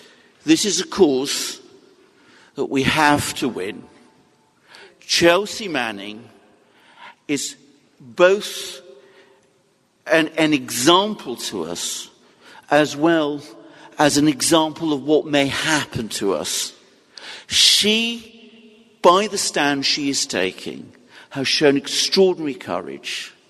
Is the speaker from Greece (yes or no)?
yes; Greece; for me, who saw it happen as a child in Greece, my home country.